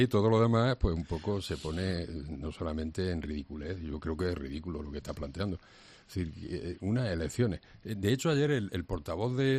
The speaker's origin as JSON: {"language": "Spanish", "region": "Andalusia", "country": "Spain", "said": "a mí me interesa como andaluz"}